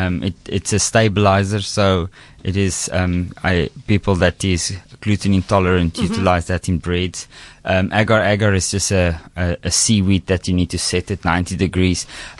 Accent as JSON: {"language": "English", "region": "Western Cape", "country": "South Africa", "tie": "born or raised there", "said": "But I'm very proud to be South Africa"}